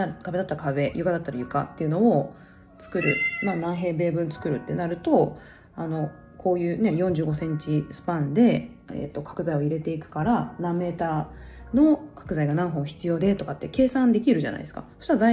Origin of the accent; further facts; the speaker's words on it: Aichi, Japan; 私そのものづくりの国というか、まあ、愛知出身なので、